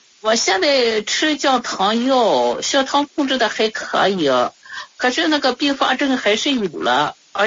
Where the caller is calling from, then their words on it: Shandong, China; 我是山东的糖尿病患者。